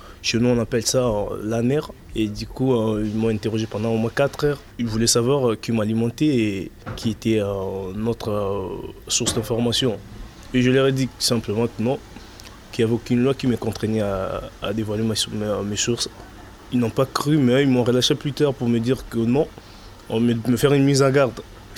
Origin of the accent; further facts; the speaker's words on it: DR Congo; now in France; Mon pays est en guerre, oui, mais ce n'est pas tout le pays, c'est rien qu'en dans un coin, à l'est du pays, dans le Kivu.